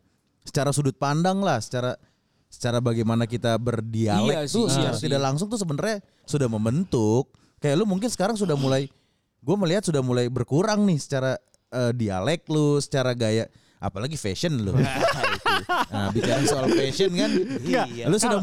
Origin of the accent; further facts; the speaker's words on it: Bekasi, West Java, Indonesia; gue sebagai orang Bekasi kayak panggung gue diambil nih ya kan apalagi dia secara domisili Tambun lebih Bekasi dibandingkan gue kan